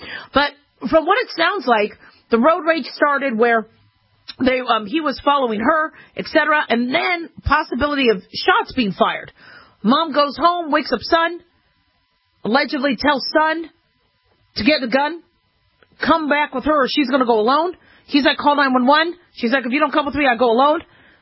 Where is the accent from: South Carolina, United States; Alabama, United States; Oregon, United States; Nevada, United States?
Nevada, United States; Las Vegas; But when it comes to something that happens in my hometown, which is Las Vegas, I'm very, very interested and concerned.